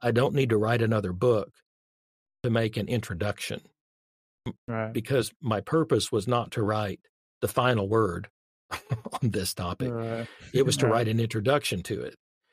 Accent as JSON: {"language": "English", "region": "Arkansas", "country": "United States", "said": "that somebody in Arkansas not that being from Arkansas is necessarily bad, but you know, it's not like I'm from Cambridge or Oxford or, you know, someplace that will quote already sounds smart."}